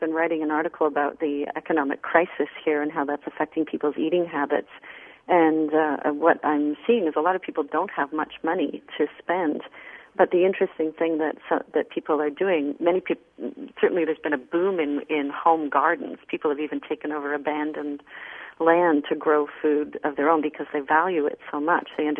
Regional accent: Canada; my own experience as a child. I grew up in Canada

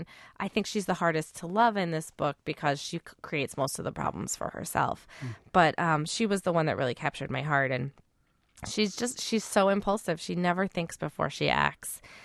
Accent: Iowa, United States; Well, I'm from Iowa

